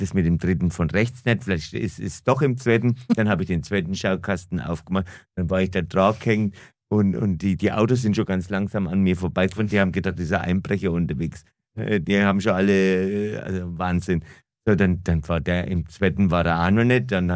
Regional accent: Bavaria, Germany; bei uns in Franken

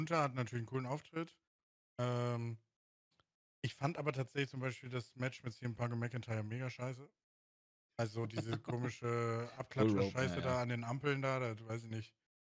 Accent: Germany

